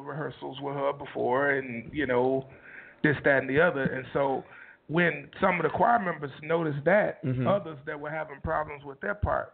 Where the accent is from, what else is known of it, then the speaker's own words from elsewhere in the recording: Chicago, Illinois, United States; Well, I guess born and raised in Chicago.